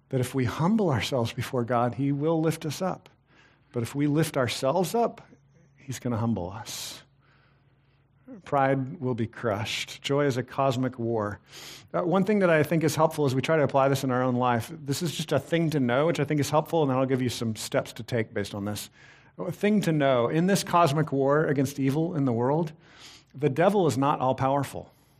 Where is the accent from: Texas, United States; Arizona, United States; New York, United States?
Texas, United States; If you've ever worked around animals, I grew up in Texas.